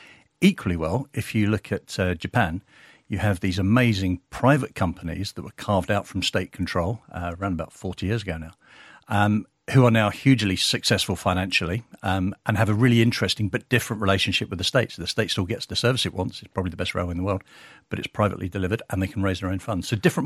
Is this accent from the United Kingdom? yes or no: yes; London, United Kingdom; So, yes, I grew up in East London. My parents came over from Ireland, actually, in the 1950s. I grew up in East London and university in Wales.